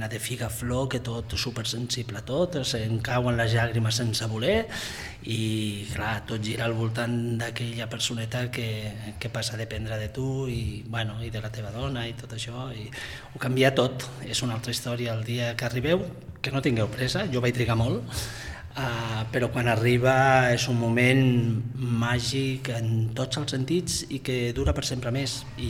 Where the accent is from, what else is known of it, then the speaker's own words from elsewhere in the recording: Barcelona, Catalonia, Spain; born there; vaig néixer a Barcelona, és al costat del Nou Camp.